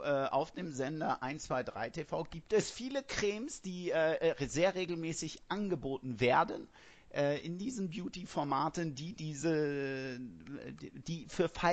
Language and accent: German; Hamburg, Germany; Aber ich bin Hamburger und alles südlich vom Elbtunnel ist Bayern.